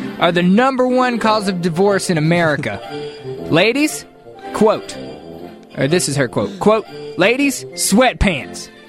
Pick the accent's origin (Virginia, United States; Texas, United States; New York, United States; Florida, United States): Texas, United States; I'm from Texas, so...